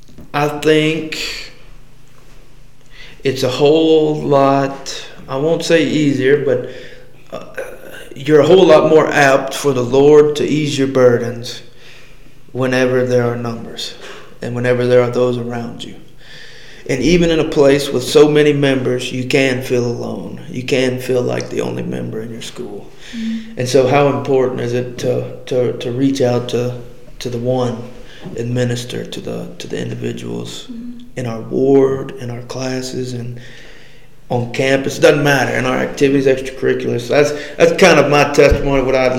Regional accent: Louisiana, United States; Where I was raised in Louisiana, I was the only member in my whole school.

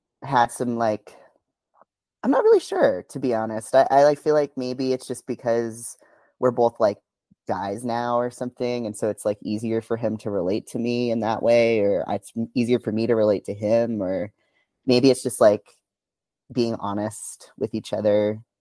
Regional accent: Española, New Mexico, United States; I was born in Española, New Mexico.

